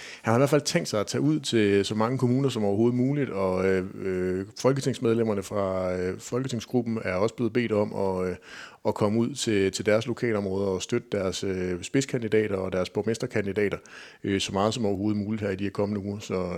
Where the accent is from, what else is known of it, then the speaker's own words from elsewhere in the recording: Kolding, Region of Southern Denmark, Denmark; jeg er jo fra Kolding og har en særlig forkærlighed for det, der kommer til at foregå i Kolding Kommune